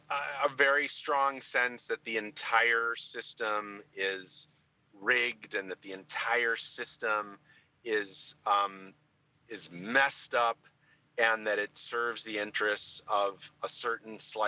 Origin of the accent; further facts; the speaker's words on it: Chicago, Illinois, United States; Well, I'm in Chicago. I'm actually in my hometown.